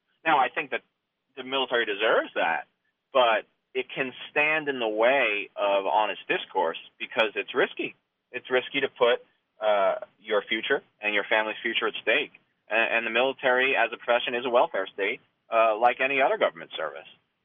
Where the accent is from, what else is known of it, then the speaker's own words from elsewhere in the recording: Staten Island, New York, United States; I didn't have any soldiers from New York City besides myself. I grew up in Staten Island.